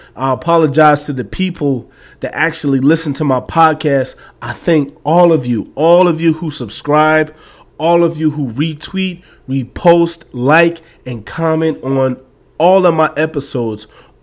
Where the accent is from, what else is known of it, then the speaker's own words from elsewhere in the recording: Philadelphia, Pennsylvania, United States; I'm from Philly. I'm from North Philly. I'm from SMS, Strawberry Mansion section.